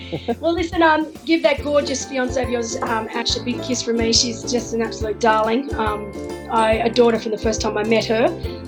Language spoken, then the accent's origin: English; Wollongong, New South Wales, Australia; And I'm from Wollongong originally, so down on the south coast of Sydney. And we used to go down to Jervis Bay nearly every second weekend.